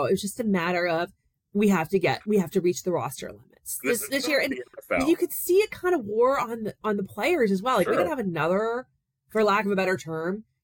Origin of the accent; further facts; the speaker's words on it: Maryland, United States; Raleigh reminds me a lot of my hometown in Maryland.